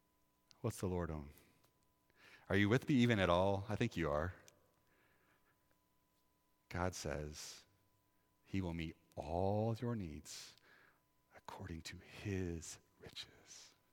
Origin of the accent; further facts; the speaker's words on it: Decatur, Illinois, United States; I grew up in Decatur, Illinois, which is like blue-collar, hard-working.